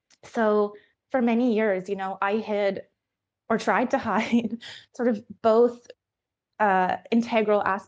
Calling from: Canada; I'm speaking from Canada

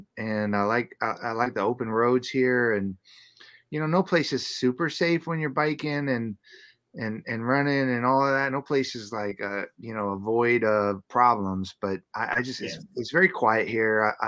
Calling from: Las Vegas, Nevada, United States; I'm actually sitting in beautiful Las Vegas, Nevada right now.

